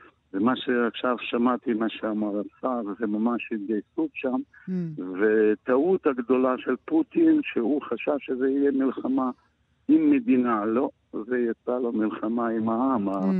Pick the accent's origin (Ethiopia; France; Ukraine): Ukraine; Odesa, Odesa Oblast; moved away as an adult; also born or lived in Moscow; now in Israel; ההיסטוריה שלי שאני נולדתי באודסה, סיימתי שם בית ספר מכוננים למוזיקה, והמשכתי את ההשכלתי במוסקווה, באקדמיה